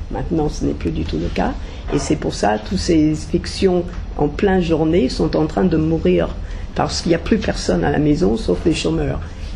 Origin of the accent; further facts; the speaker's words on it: United States; French is a second language; now in France; Mais comme vous entendez, je viens à l'origine des États-Unis où la télévision n'est pas très bas dans l'hiérarchie culturelle.